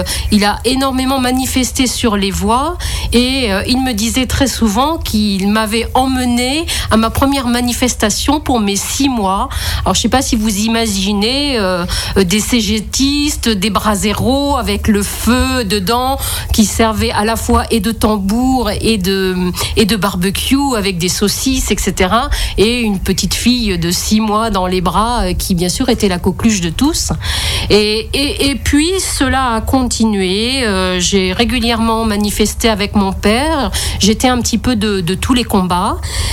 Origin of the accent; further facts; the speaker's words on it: Chartres, Centre-Val de Loire, France; born there; now in Avallon, France; Et je suis née à Chartres, au pays de Jean Moulin, où il y a une merveilleuse cathédrale. Et ma famille est d'origine bretonne.